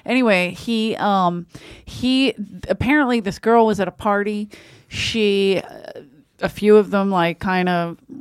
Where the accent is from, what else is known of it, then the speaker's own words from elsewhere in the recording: Ireland; But I'm Irish, and we learn to block immediately.